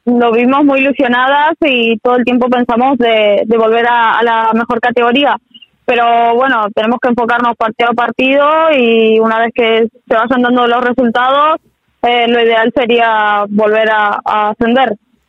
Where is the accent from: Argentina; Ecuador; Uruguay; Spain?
Argentina; accent: Argentine; De Argentina.